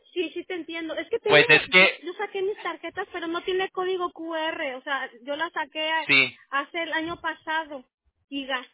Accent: Córdoba, Veracruz, Mexico; Soy de Córdoba, Veracruz.

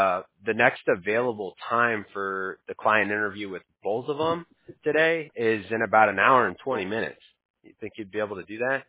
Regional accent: California, United States; I'm from Cali, so I have to stop myself from saying dude and bro a lot of the time.

